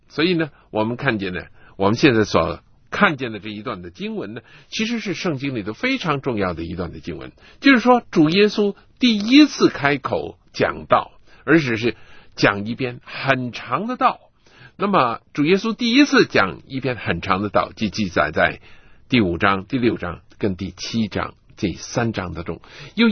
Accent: China

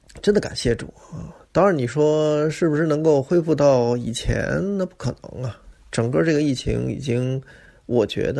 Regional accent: Beijing, China; now in Japan; 在北京喝那个酸牛奶的味道是一模一样的。哇，简直是一下子把我带回到了这个我再也回不去的小时候和我的故乡了哈

